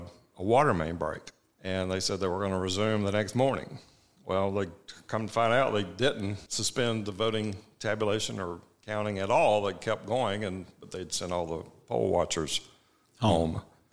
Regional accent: Beaufort, Georgia, United States; I grew up in Beaufort, Georgia, which is, you know, 20 miles from Winder.

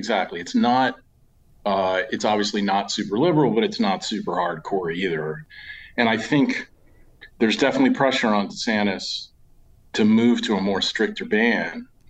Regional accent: Cape Canaveral, Florida, United States; also born or lived in Miami, United States; And growing up in Cape Canaveral was the South, and it was a Southern state politically.

